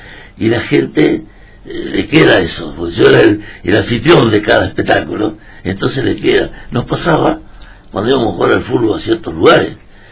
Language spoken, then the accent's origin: Spanish; Olavarría, Buenos Aires Province, Argentina; Nativo de acá.